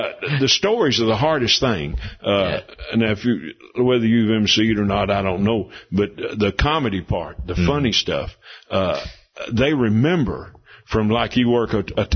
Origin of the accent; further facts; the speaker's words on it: Big Stone Gap, Virginia, United States; born there; also born or lived in Memphis; now in Asheville, United States; I was born in Big Stone Gap, Virginia. That's yeah. Up in the mountains. And then lived most of my adult life in Memphis, where my dad pastored a big church there.